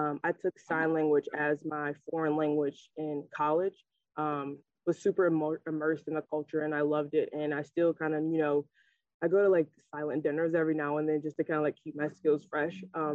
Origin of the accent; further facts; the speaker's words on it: Cleveland, Ohio, United States; just to be a little girl from Cleveland. Like I grew up on St. Clair. So like super inner city.